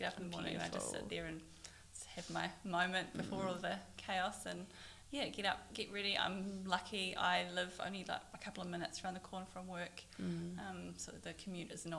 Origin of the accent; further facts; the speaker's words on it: Tauranga, Bay of Plenty, New Zealand; also born or lived in Australia; I grew up in Tauranga, to Tauranga Girls College.